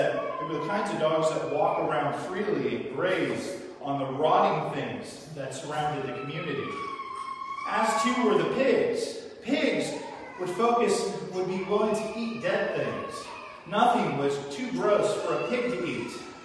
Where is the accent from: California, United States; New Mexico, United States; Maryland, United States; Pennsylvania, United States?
California, United States; moved away; we're from California and we still have to use the lingo, even though we're former Californians and don't identify with the politics of the state.